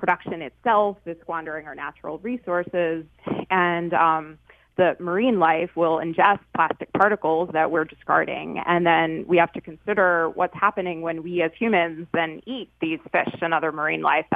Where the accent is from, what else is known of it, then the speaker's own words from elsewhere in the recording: United States; Actually, right outside New York City.